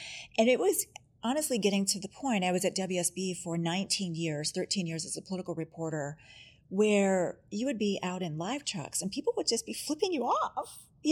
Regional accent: Pittsburgh, Pennsylvania, United States; I grew up in Pittsburgh in Pennsylvania, which is a really hard news town.

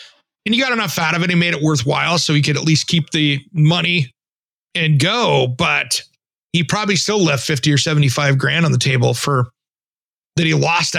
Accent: Tri-Cities, Washington, United States; I grew up in Eastern Washington, the Tri-Cities, where it could be 110 degrees outside and AC was important.

